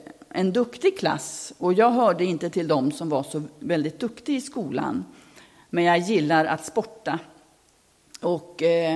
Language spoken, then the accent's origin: Swedish; Robertsfors, Västerbotten County, Sweden; en skidtävling som var ett par mil söder då om Robertsfors där jag kommer ifrån.